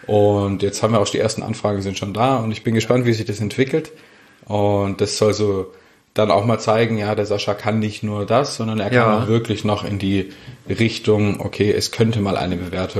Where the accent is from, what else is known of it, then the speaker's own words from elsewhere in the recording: Stuttgart, Baden-Württemberg, Germany; ich bin Stuttgarter ursprünglich.